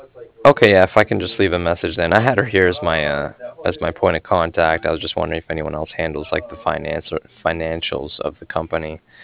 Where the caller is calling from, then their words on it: Cardiff, Wales, United Kingdom; I'm calling from Cardiff. That's Cardiff, like